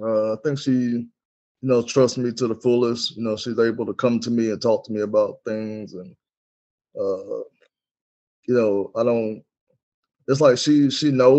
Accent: Birmingham, Alabama, United States; You know, I'm from Alabama, Birmingham, Alabama. For those of you that might know me, went to Carver High School, moved to Colorado.

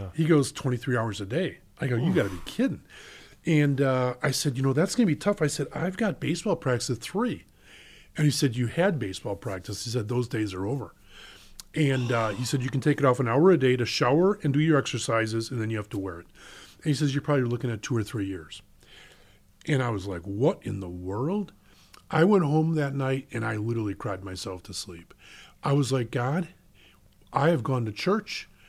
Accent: Brookfield, Wisconsin, United States; So I grew up in Brookfield, so I am Milwaukee through and through. Packers, Bucks, Badgers, Brewers, the whole nine yards.

